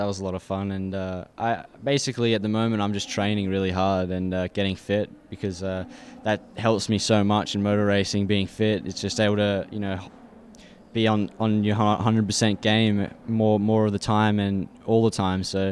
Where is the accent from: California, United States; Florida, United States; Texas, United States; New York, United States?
Florida, United States; Boca Raton; born there; now in West Palm Beach, United States; I'm living with a friend in West Palm Beach at the moment. So I was born in Boca Raton, Florida. So I'm kind of come back home